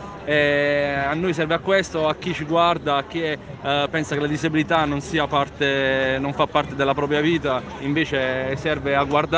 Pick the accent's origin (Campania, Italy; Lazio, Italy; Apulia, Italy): Apulia, Italy; Taranto; siamo da Taranto